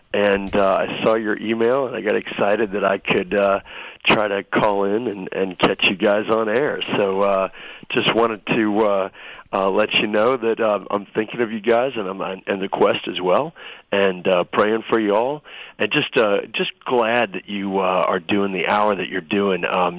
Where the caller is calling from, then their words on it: Kuwait; I'm calling from Kuwait.